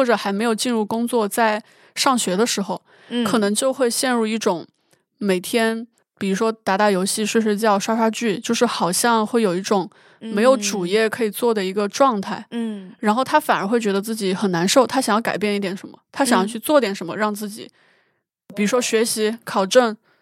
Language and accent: Chinese; Sichuan, China; 因为我家是四川的，我会在两个城市